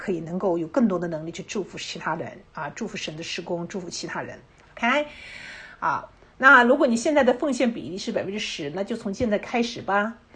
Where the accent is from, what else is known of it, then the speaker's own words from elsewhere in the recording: China; 我们中国人常常有一个错误的观点